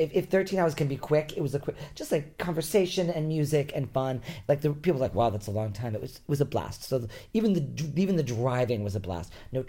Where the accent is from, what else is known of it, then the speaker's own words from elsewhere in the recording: Rhode Island, United States; Island, but you know, Massachusetts, the Cape is an hour and a half from where I grew up